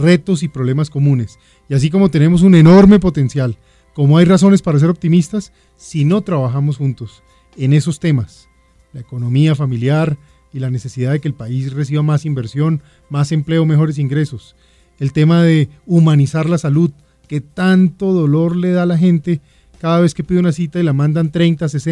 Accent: Bogotá, Colombia; born there; also born or lived in Palmira / Santa Marta / La Guajira / Armenia; desde muy niñito estuve recorriendo Colombia desde que nací. Yo nací en Bogotá, pero a los 6 días viví en Palmira, luego viví en Santa Marta, luego en La Guajira

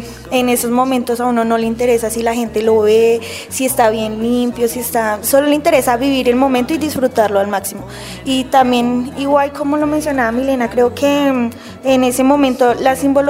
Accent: Bogotá, Colombia; en Bogotá. Entonces, bueno, yo también crecí en un barrio pues normal, a diferencia de Milena. Yo sí crecí fue con puros niños, porque en mi cuadra solo habían puros niños

